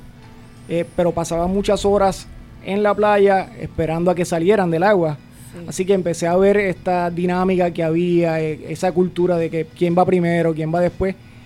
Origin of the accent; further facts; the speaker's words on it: Rincón, Puerto Rico; Yo soy de Rincón, como dijo Ernie, desde muy pequeño veo a todo el mundo corriendo en bicicleta, cargando su tabla para ir a surfear y todo eso.